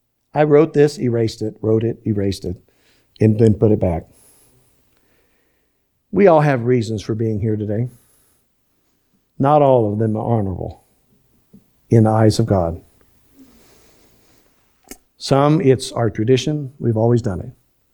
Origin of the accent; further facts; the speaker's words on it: Florida, United States; born there; By the way, I was born in Florida.